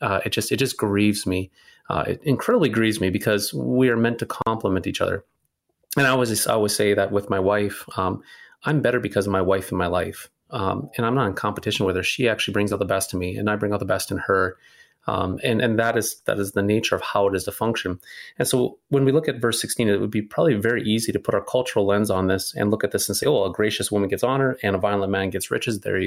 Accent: North Dakota, United States; And I'm from North Dakota here. We have a lot of dairy farmers and ranchers and so forth.

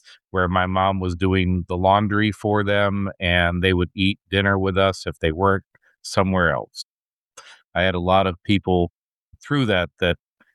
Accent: Gainesville, Florida, United States; Right here in Florida, Gainesville, about 2 hours from our district office.

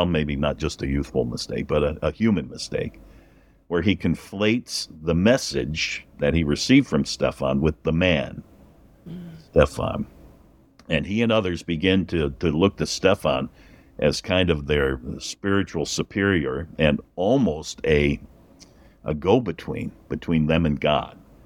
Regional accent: Chicago, Illinois, United States; But I'm a native. I can say that. I was born in Chicago, but sorry.

